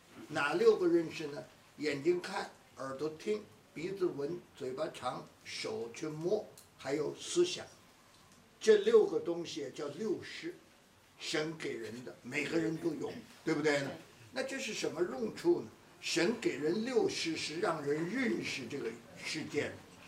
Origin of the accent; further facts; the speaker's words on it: China; 这个神，我们中国人都知道这个事儿，是大。